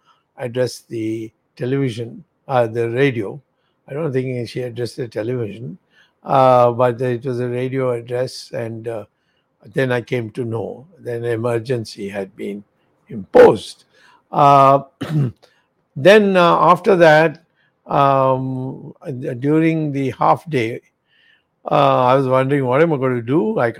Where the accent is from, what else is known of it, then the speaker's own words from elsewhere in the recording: United States; I was brought up in America for a good part, and America, you're nothing if you don't know how to drive a car.